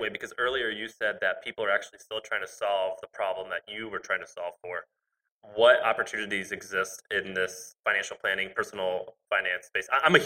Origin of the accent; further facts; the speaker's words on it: Missouri, United States; also born or lived in Tennessee; now in San Francisco, United States; I'm from Missouri and then I lived in Tennessee. So I'm from a normal family, like not a Silicon Valley, not a Manhattan family. I live in San Francisco now.